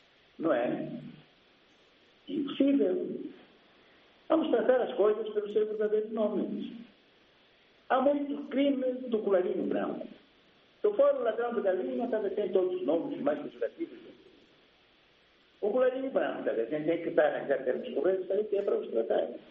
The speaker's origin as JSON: {"language": "Portuguese", "country": "Angola", "said": "porque eu sou angolano"}